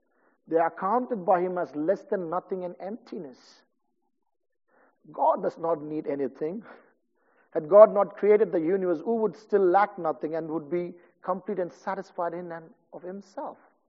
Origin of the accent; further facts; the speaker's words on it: India; I come from India